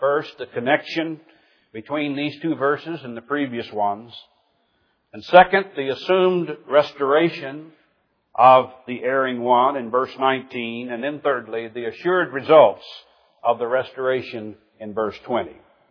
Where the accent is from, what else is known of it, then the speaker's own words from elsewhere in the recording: Midwest, United States; Where I was raised in the Midwest, you did not do this. Men just don't kiss men.